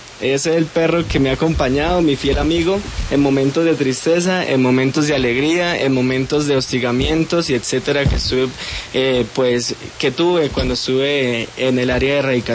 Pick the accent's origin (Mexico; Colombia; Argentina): Colombia; Bucaramanga, Santander; soy un joven de 23 años, soy de Bucaramanga, nací en Bucaramanga, vivo en Girón.